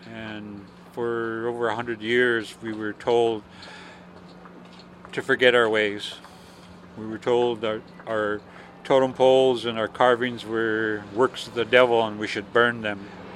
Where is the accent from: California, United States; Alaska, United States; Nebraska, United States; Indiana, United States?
Alaska, United States; of Keh Kwan, and I come from the Tlingit.